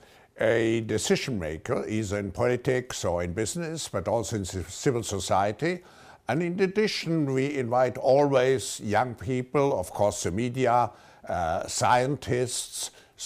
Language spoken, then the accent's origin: English; Germany; I grew up in a middle-sized town just north of Switzerland, in Germany, and I actually experience still the horrors of World War II.